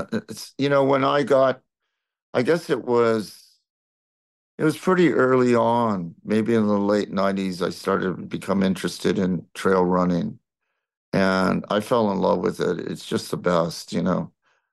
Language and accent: English; Texas, United States; and because I've been playing so long, and I'm from Texas, people expect a certain thing.